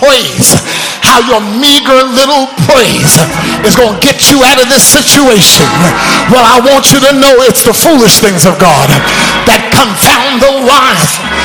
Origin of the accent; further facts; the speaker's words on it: New York, United States; Now, I'm from New York.